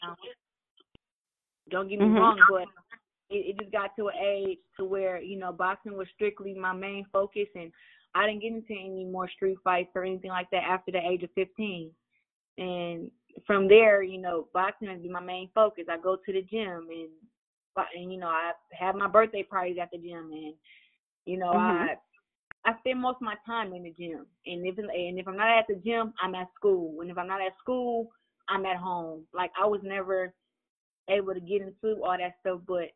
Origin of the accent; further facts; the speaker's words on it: Flint, Michigan, United States; But just growing up, though, I mean, you growing up in Flint, you have to be tough, not just physically, but mentally.